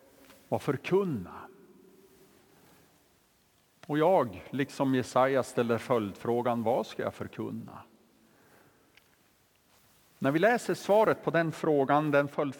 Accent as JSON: {"language": "Swedish", "country": "Sweden", "said": "Jag är ju från Norr- och Västerbotten och där är det berg och dalar överallt."}